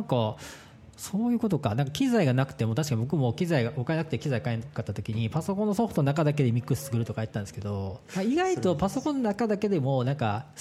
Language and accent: Japanese; Osaka, Japan; 僕も大阪やったんで